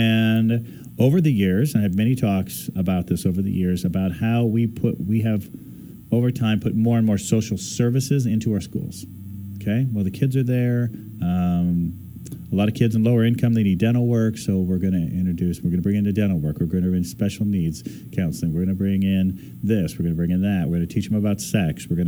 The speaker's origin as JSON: {"language": "English", "region": "Midwest", "country": "United States", "tie": "born there", "said": "I was born in the Midwest, so we did not just the, hey, that's going to be a nuclear bomb, duck and cover"}